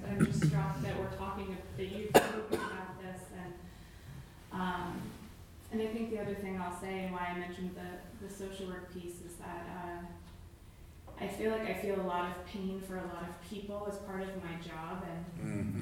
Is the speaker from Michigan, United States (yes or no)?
no; Washington, District of Columbia, United States; And I'm from Washington, D.C., and I spend a lot of time around people who have the same political views and value system that I do.